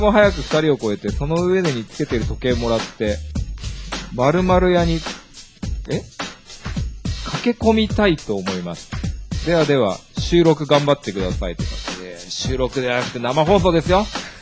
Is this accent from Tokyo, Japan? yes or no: no; Saitama, Japan; born there; 僕も、全然埼玉生まれで、